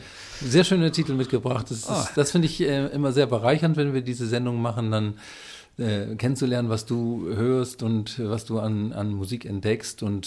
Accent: Bremen, Germany; als Bremer kennt man Uli Beckerhoff seit den 70er, 80er Jahren ja schon

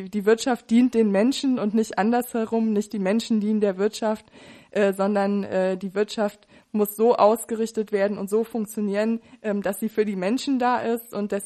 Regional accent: Kassel, Hesse, Germany; mit Bussen aus meiner Heimatstadt Kassel.

